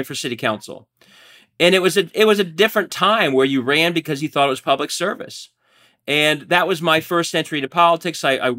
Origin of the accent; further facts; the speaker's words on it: Cincinnati, Ohio, United States; So I'm from Cincinnati. I've moved back to Cincinnati after law school.